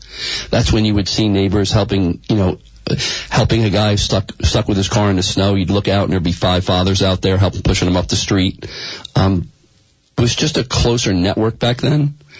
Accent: Randolph, New Jersey, United States; I was born and raised in Randolph, New Jersey, a little section called Ironia.

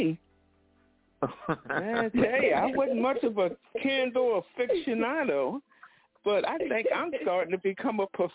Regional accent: Philadelphia, Pennsylvania, United States; I'm from Philadelphia, Carrie. I mean, that's another one of those institutions like cheesesteaks, hoagies, and pretzels with mustard on it. Back home, if you didn't eat any of that stuff, obviously you weren't from Philadelphia.

